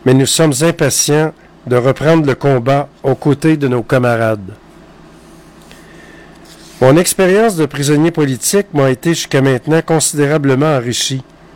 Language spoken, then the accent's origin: French; Quebec, Canada; On vit au Québec. Nous sommes Québécois. On n'est pas des Romains. On est des Québécois.